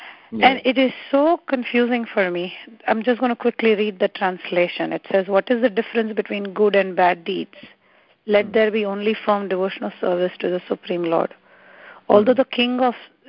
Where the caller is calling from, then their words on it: Baltimore, Maryland, United States; I'm calling from Baltimore.